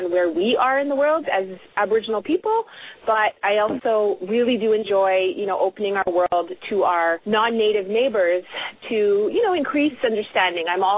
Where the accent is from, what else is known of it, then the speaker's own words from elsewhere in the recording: Kahnawake, Quebec, Canada; I am a 36-year-old Mohawk filmmaker. I have been doing this for a good 14 years. I am from the Mohawk community of Ganawage, which is where the show is based on the community, and it's slightly autobiographical.